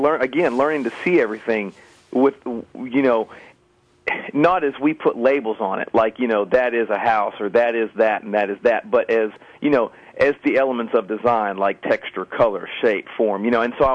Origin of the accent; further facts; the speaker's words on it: Arkansas, United States; I'm from Southwest Arkansas, and then I graduated from ASU.